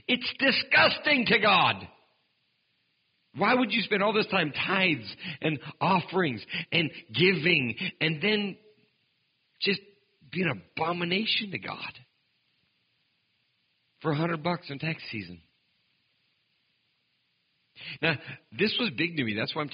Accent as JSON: {"language": "English", "region": "Oregon", "country": "United States", "said": "I originally was from Oregon. Once you leave Oregon, you have to call it Oregon. And I'm originally from Oregon. Now I'm a whole 7 miles away from Oregon."}